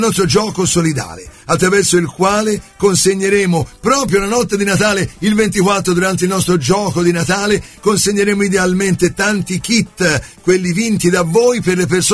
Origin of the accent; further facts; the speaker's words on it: Tuscany, Italy; Allora, dalle mie parti, o meglio, insomma, nel fiorentino si va con la O chiusa, quindi doddo.